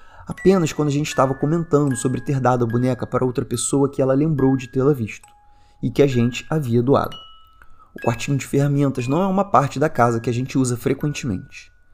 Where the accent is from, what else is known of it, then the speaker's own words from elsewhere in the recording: Paraná, Brazil; now in São Paulo, Brazil; eu havia saído da cidade onde cresci, no interior do Paraná, e já morava em São Paulo.